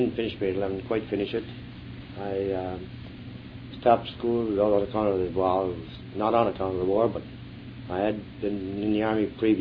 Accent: St. Boniface, Manitoba, Canada; born there; I was born in St. Boniface. My parents are from, my father is from Belgium, my mother is an American, French.

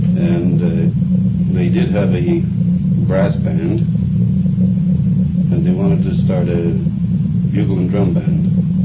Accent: Winnipeg, Manitoba, Canada; born there; I was born in Winnipeg. My mother and father were born in Scotland and came to Canada about 1910.

